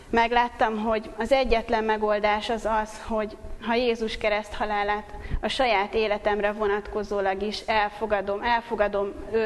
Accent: Pécs, Baranya, Hungary; Pécsről jöttem férjemmel és egy majdnem 4 éves kisfiammal

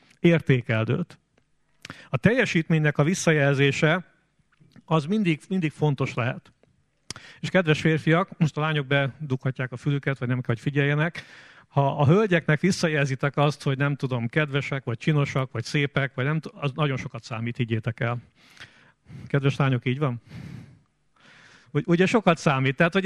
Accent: Hungary; itt 90%-ban magyar emberek vagyunk

